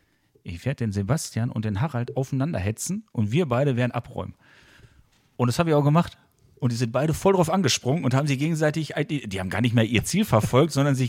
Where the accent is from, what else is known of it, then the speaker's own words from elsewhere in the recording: Castrop-Rauxel, North Rhine-Westphalia, Germany; jo, Kastrop, das ist meine Heimat, da kenne ich mich aus.